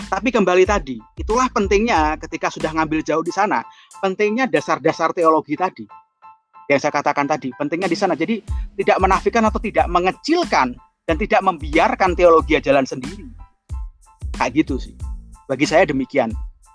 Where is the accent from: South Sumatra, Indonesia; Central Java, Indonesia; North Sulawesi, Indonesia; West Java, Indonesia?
Central Java, Indonesia; Juwana; born there; kalau saya lahir di Juwono, Pati, itu sangat akrab dengan riwayat dari kota mana Juwono, Pati